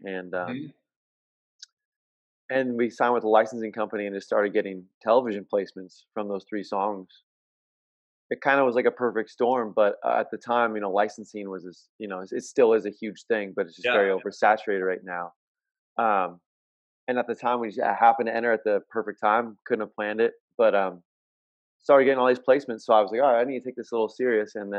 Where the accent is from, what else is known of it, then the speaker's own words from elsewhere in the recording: California, United States; Like, I grew up in Orange County.